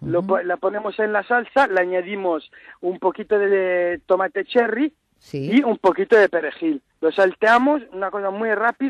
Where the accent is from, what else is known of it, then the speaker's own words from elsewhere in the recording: Lombardy, Italy; Spanish is a second language; Yo soy del lago di Como, el mítico lago di Como.